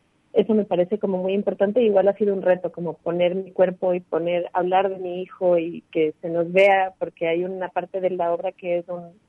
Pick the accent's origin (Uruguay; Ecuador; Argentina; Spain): Ecuador; yo soy de Ecuador